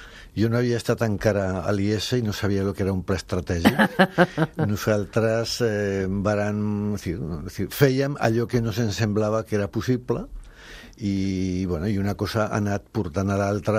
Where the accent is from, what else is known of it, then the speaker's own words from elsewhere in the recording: Aragon, Spain; Catalan is a second language; moved away as an adult; Vaig començar a treballar al manicomi de Zaragoza, jo soc aragonès.